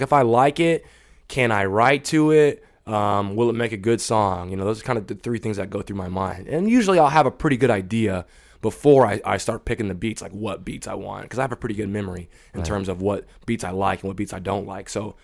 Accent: the South, United States; I use a lot of Southern artists' beats because I'm from the South, so I like Southern rap.

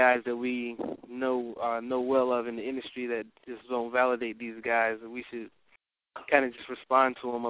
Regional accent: Virginia, United States; Virginia.

